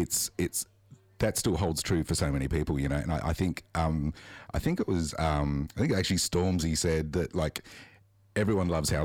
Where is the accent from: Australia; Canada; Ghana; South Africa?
Australia; Adelaide, South Australia; I grew up in Adelaide.